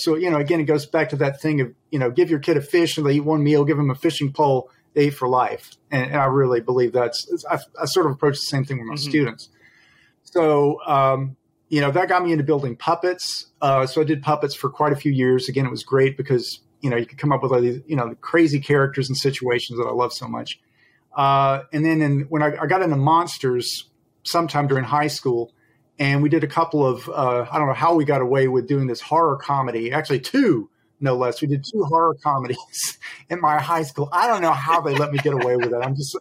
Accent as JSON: {"language": "English", "region": "Alabama", "country": "United States", "tie": "born or raised there", "said": "at a small, you know, small town like I grew up in Alabama."}